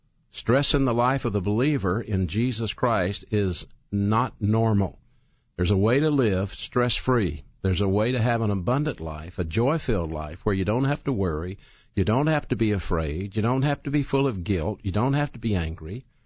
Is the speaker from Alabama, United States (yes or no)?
yes; Birmingham, Alabama, United States; I'm from Birmingham, Alabama